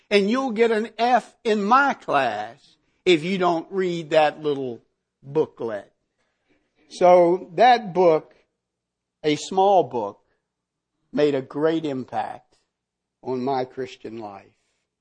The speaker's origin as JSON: {"language": "English", "region": "the South", "country": "United States", "said": "I'm a Southerner. You can tell that by the long drawn out words. But I'm a Southerner, and I visited New York City, numerous occasions."}